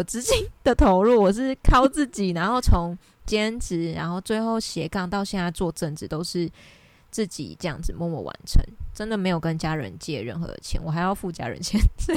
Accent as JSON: {"language": "Chinese", "region": "Taipei", "country": "Taiwan", "said": "但我是台北人哦，只是我在台北自己一个人住房子，大概住了6-7年"}